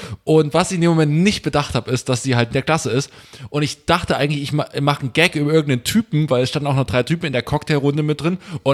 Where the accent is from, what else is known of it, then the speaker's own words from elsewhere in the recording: Saxony, Germany; ich komme aus Sachsen, aber das ist nicht der Punkt.